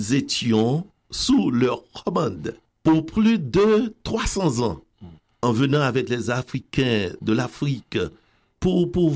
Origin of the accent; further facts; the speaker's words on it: Haiti; Nous, là, en grandissant en Haïti, on va à Port-au-Prince, on sort de l'intérieur du pays